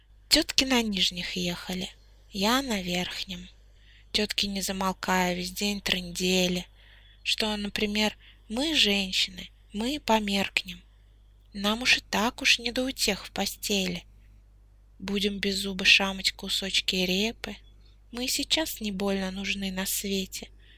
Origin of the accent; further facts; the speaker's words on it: Samara, Samara Oblast, Russia; Я поэтесса из Самары. Самара находится, как известно, в России.